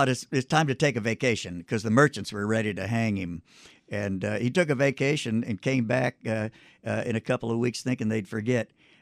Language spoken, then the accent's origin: English; Mesa, Arizona, United States; born there; I was born in Mesa, and Mesa was in a depressed situation there.